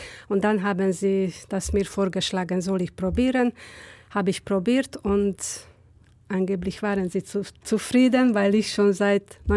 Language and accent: German; Pest, Hungary; German is a second language; Ich komme aus Ungarn. 20 Kilometer von Budapest, das heißt, wenn jemand in Ungarn schon war, ein bisschen gereist hat, Donauknie, wo die heiligen Berge sind.